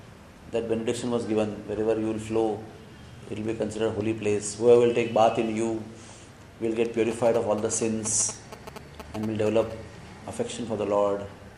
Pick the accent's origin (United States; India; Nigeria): India; of wonderful spiritual things that we have received by just being birth in India, you know, just by being Indian we inherit all those things. We can say proudly that Himalaya is our country.